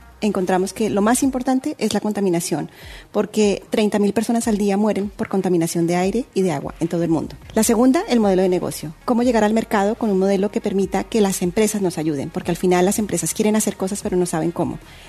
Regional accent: Colombia; yo tengo mucha relación con el Caribe porque soy colombiana

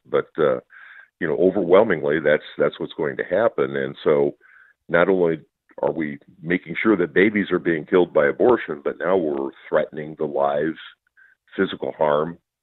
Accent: Minnesota, United States; In my home state where I'm at in Minnesota

